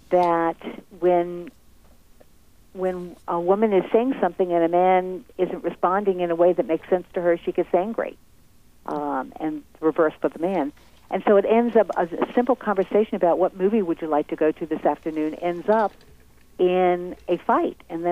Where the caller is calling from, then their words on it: Cincinnati, Ohio, United States; From Cincinnati, and it's dreary and not quite winter yet.